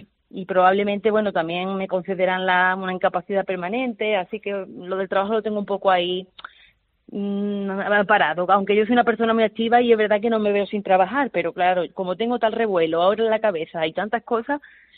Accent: Alhaurín el Grande, Andalusia, Spain; now in Alhaurín de la Torre, Spain; Pues en muchos establecimientos de Alaurín el Grande, que es mi pueblo, donde yo he vivido toda la vida. Ahora actualmente vivo en Alaurín de la Torre

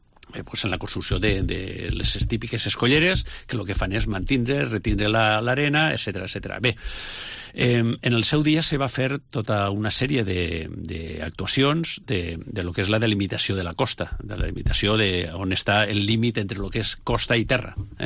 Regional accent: Almassora, Valencian Community, Spain; Pues, jo soc d'Almassora, en la Praia d'Almassora, bueno, en Castelló

